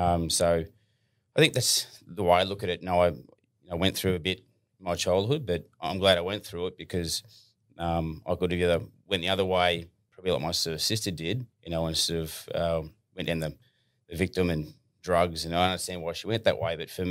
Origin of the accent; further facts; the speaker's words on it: Lismore, New South Wales, Australia; I actually grew up down your neck of the woods, mate. So Lismore area. I was born in Lismore, which is northern New South Wales. My family are cane farmers from down Wardell area. I did my schooling in Austinville. We actually lived on a small farm in a township called Wallingbar.